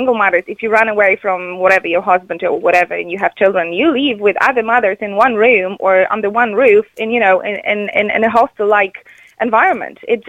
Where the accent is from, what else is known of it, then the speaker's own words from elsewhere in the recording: Poland; I'm originally from Poland.